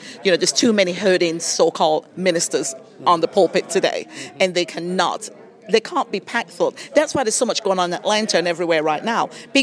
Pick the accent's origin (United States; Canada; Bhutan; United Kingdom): United Kingdom; Bradford, Yorkshire and the Humber; I am from England, Bradford, Yorkshire, and I am an ordained evangelist.